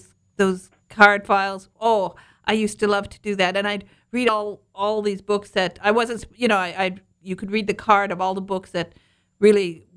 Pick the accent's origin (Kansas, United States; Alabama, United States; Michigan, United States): Michigan, United States; also born or lived in Detroit; I'm from Northern Michigan, but then we moved to Detroit, and we had this wonderful library called McGregor Public Library